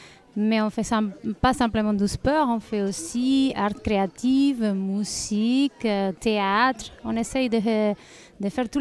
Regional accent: Spain; now in Geneva, Switzerland; Je suis espagnole, alors avant je le faisais en Espagne et ça fait déjà 6 ans que je suis ici à Genève

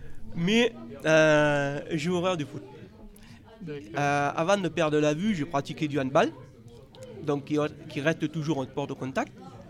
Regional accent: Montpellier, Occitanie, France; j'arrive du nord-ouest de Montpellier. Du coup, je suis montpelliérain.

